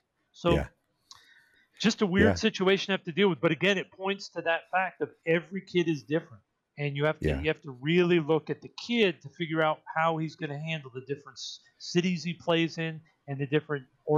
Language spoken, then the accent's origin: English; Brooklyn, New York, United States; I mean, I grew up in Brooklyn, New York. So it's as multicultural as a place can be.